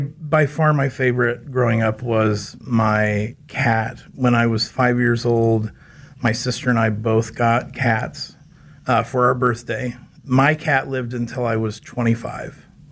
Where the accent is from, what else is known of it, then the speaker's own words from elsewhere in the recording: Valley Center, Kansas, United States; I grew up in Valley Center, just north of Wichita.